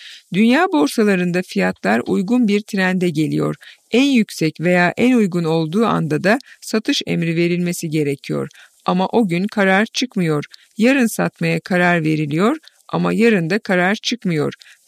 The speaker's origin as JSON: {"language": "Turkish", "town": "Pötürge", "region": "Malatya", "country": "Turkey", "said": "Biz onun yanında yetiştik. Biz Malatyalıyız. Köyümüzde çok fazla arazi ve gelir kaynağı olmadığı için İstanbul'a taşınma ihtiyacı hissetmiş."}